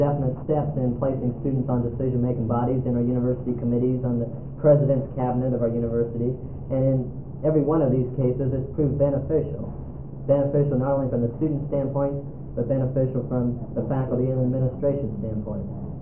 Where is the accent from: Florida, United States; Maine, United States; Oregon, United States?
Oregon, United States; Lebanon; I'm from Oregon State. I'm from Lebanon.